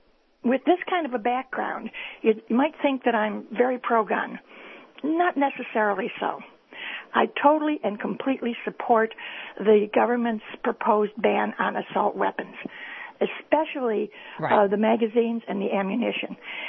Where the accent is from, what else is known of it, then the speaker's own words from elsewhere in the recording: Tonawanda, New York, United States; I'm from Tonawanda.